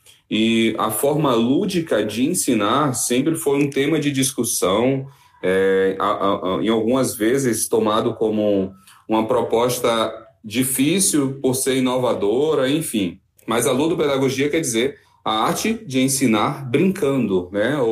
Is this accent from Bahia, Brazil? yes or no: yes; Jaguaruara, Bahia, Brazil; now in Santo Antônio de Jesus, Brazil; eu sou de Jaguaruara, nasci em Jaguaruara, no interior da Bahia, exatamente no sudoeste da Bahia, e hoje eu moro em Santo Antônio de Jesus, Recôncavo Baiano, né, que é a região próxima à capital Salvador.